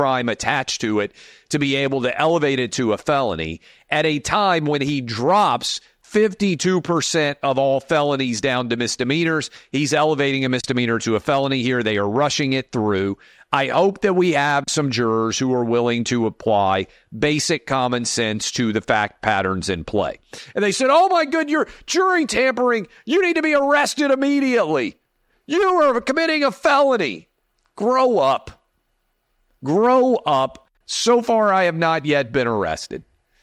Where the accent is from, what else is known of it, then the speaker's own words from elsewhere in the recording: Nashville, Tennessee, United States; I would vote against a Democrat being convicted for the same charges in my hometown of Nashville.